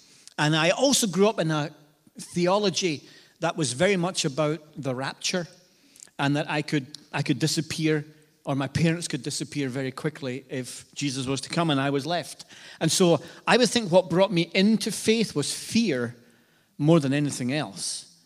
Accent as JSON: {"language": "English", "region": "Scotland", "country": "United Kingdom", "tie": "born or raised there", "moved": "yes", "lives_now": "United States", "said": "But no, so yeah, I grew up in Scotland for most of my life. I didn't come over to America till 2001."}